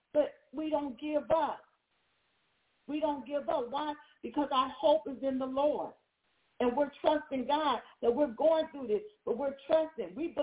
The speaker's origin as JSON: {"language": "English", "region": "California", "country": "United States", "said": "and this is very familiar to me because I am a Californian, and we know that California is known for its wildfires."}